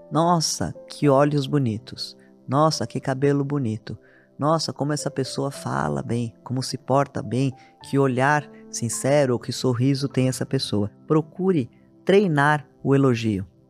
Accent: São Paulo, Brazil; born there; Aqui em São Paulo, cidade onde eu nasci

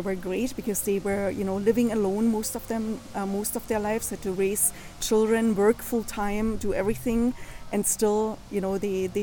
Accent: East Germany, Germany; because I grew up in East Germany.

